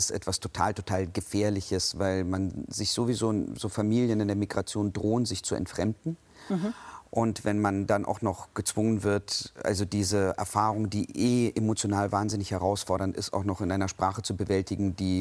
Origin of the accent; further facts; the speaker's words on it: Kazakhstan; now in Germany; Wir sind aus Kasachstan gekommen, ja.